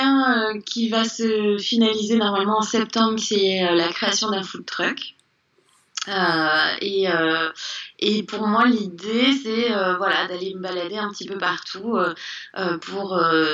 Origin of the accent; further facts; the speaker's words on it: Paris, Île-de-France, France; je viens de Paris à la base.